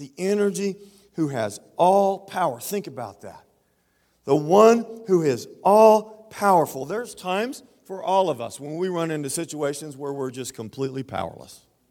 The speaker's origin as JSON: {"language": "English", "region": "Texas", "country": "United States", "said": "God is the energy working in, I'm from Texas, but this is a good translation from the Greek."}